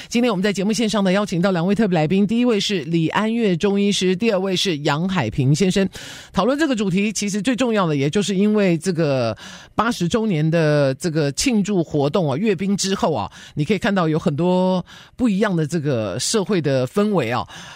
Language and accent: Chinese; Taiwan; 我小时候在台湾念的书